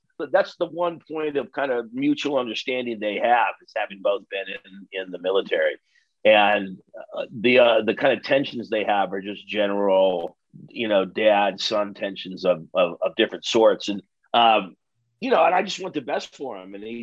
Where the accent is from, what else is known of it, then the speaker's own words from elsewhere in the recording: Midwest, United States; I'm really glad that I grew up in the Midwest first of all, I'm glad that I grew up in the Midwest